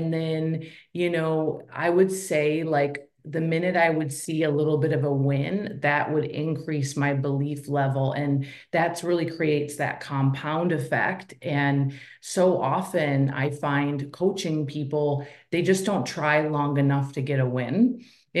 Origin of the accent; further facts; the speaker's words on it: Minnesota, United States; You know, I am a girl from Minnesota. So I was raised by a single mom.